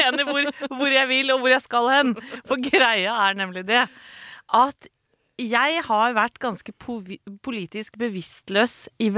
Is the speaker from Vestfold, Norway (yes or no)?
yes; Åsgårdstrand, Vestfold, Norway; jeg kommer fra en veldig politisk familie. Jeg født og oppvokst i Åsgårdstrand, det har vi snakket om før, det ligger mellom Horten og Tønsberg. Og da jeg vokste opp på 80-tallet, så var det blått, mørkeblått fylke.